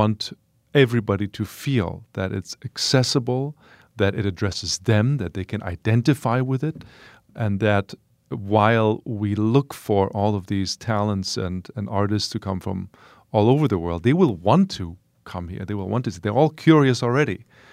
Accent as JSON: {"language": "English", "town": "Leipzig", "region": "Saxony", "country": "Germany", "tie": "born or raised there", "said": "this universality that I believe is this holds true to people in Milwaukee as it does for people in my hometown of Leipzig in Germany."}